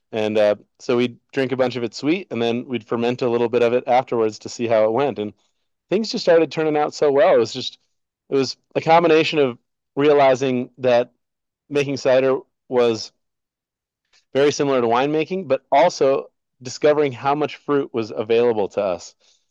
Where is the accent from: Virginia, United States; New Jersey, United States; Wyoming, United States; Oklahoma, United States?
Wyoming, United States; Jackson; So I grew up in Wyoming here in Jackson Hole, and it's a pretty wild place to grow up in terms of wild animals